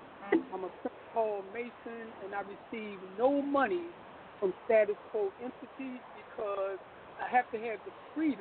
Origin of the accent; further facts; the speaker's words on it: Baltimore, Maryland, United States; I am a Baltimorean through and through, born and raised in Baltimore.